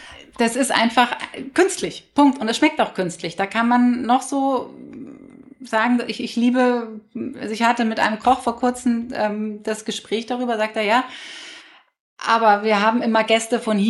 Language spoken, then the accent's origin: German; Hamburg, Germany; wenn ich als Hamburger ein österreichisches Fleisch habe, ist das auch schon weit.